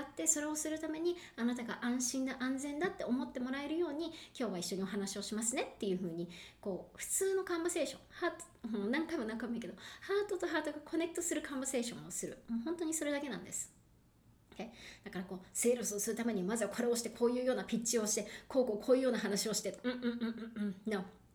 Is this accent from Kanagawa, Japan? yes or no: yes; Yokohama, Kanagawa, Japan; now in Texas, United States; 私は今、アメリカのテキサスなんですけれども、出身は横浜です。浜子です。